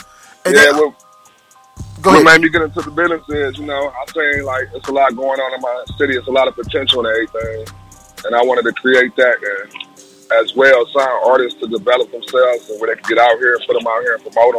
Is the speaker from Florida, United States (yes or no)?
no; Cleveland, Ohio, United States; I'm from Cleveland, Ohio. Represent the 216.